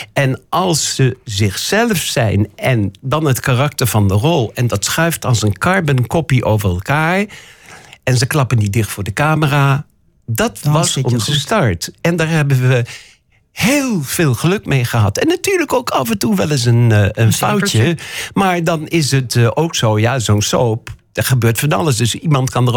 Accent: Zwolle, Overijssel, Netherlands; Omdat ik uit Zwolle kwam.

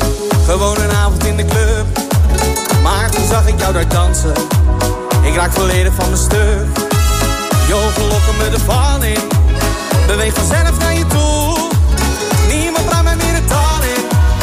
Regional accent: Houten, Utrecht, Netherlands; Ik kom uit Houten.

